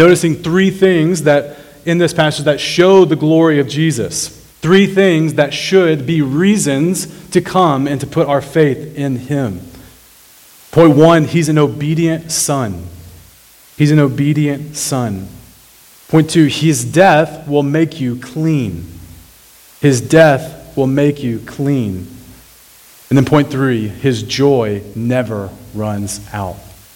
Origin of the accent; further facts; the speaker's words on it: Arkansas, United States; Now, I grew up in Arkansas, and if I called my mom woman, she likely would have ignored me until I addressed her properly.